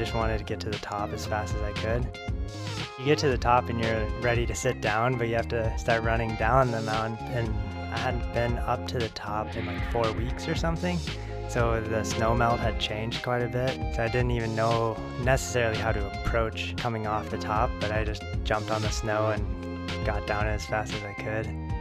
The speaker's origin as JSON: {"language": "English", "town": "Fairbanks", "region": "Alaska", "country": "United States", "lives_now": "Anchorage, United States", "said": "I'm from Fairbanks, Alaska. I've been living in Anchorage the past 5 years, and I'm a full-time cross-country skier."}